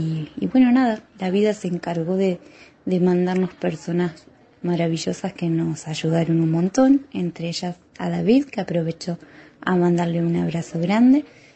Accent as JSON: {"language": "Spanish", "town": "Villa Constitución", "region": "Santa Fe", "country": "Argentina", "moved": "as an adult", "lives_now": "Spain", "said": "soy de Villa Constitución, Santa Fe. Hace 3 años que estoy en España, vine con mi pareja, totalmente a la aventura."}